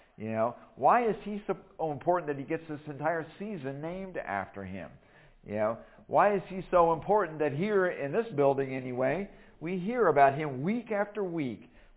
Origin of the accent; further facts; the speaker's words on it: Illinois, United States; I grew up in Illinois.